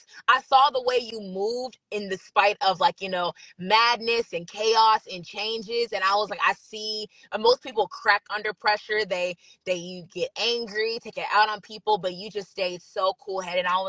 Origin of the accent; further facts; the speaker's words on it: Georgia, United States; I live about 45 minutes south of Atlanta, and in a city called McDonough, Georgia. I grew up in Henry County